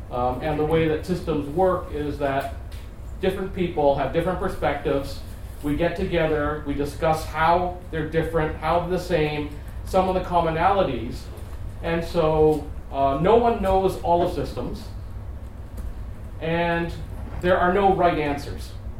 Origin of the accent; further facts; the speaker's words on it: Canada; As a Canadian living in Toronto